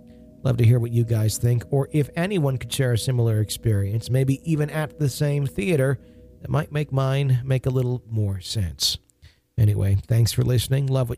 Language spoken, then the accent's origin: English; New York, United States; born or raised there